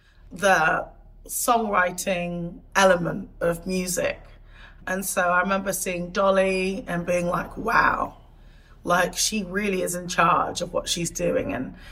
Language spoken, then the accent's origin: English; Portishead, South West England, United Kingdom; So I grew up in a small town outside of Bristol, Portishead. For the first, like, good 10, 11 years of my life, I spent all of my time in this small town. I was one of, like, five black people in the area.